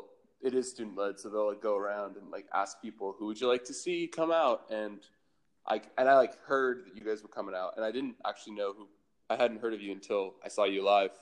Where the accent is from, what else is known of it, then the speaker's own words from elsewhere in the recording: Tri-Cities, Washington, United States; now in Spokane, United States; And I'm from the Trace Cities, Washington.